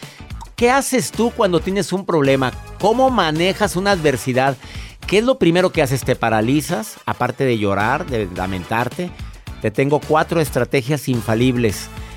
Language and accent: Spanish; Mexico; en mi país, en México